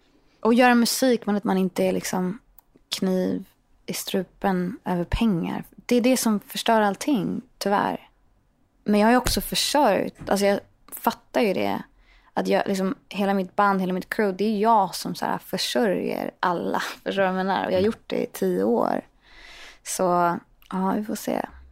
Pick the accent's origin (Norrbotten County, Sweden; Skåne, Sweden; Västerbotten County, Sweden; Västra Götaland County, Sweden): Skåne, Sweden; Ystad; born there; Och det var så mysigt att han pratade skånska. Jag har ju sån hemlängtan. Och jag är född i Ystad.